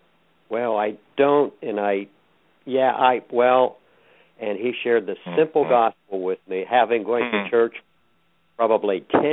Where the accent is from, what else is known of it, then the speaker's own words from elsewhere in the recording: West Deer Township, Pennsylvania, United States; Yeah, I grew up in West Deer Township in a coal mining community. My father was a coal miner.